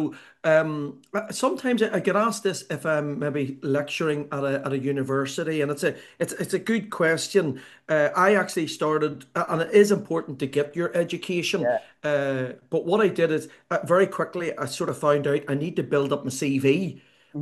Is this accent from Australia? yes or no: no; Ireland; accent: Irish; Hopefully, I will talk quite slow with my Irish accent because when I get excited, it goes a little bit quicker.